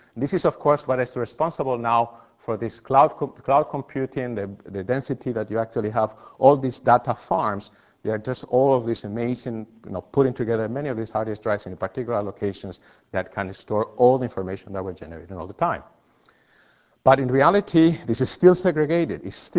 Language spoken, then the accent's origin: English; Mainz, Rhineland-Palatinate, Germany; Since I'm from Mainz